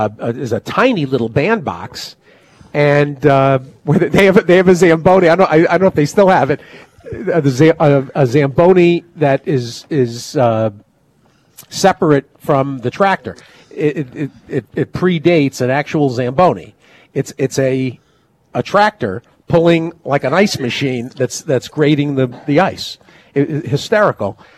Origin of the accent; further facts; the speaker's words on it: New England, United States; there's certainly growing up in New England, there were certain, including my own high school, these tiny little